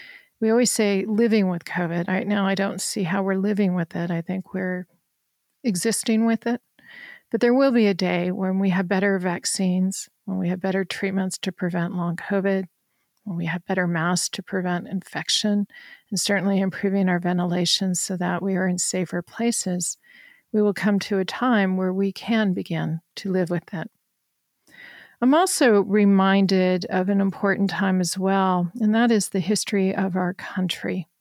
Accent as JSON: {"language": "English", "region": "Colorado", "country": "United States", "tie": "born or raised there", "said": "I think growing up in Colorado, we always made sure that our pantries were full and that we had gas in the car in case a blizzard came."}